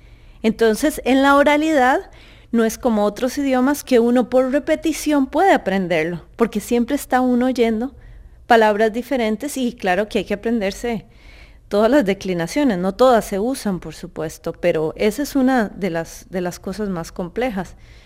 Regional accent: Costa Rica; now in Helsinki, Finland; Yo soy costarricense y bueno, es aún más una minoría, somos como 5 personas apenas.

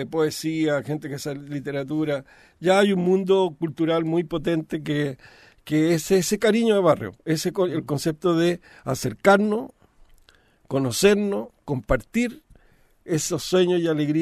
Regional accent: San Joaquín, Santiago Metropolitan Region, Chile; con una comunidad en la que yo he pertenecido desde pequeño. Yo nací en San Joaquín, nacido y criado en San Joaquín.

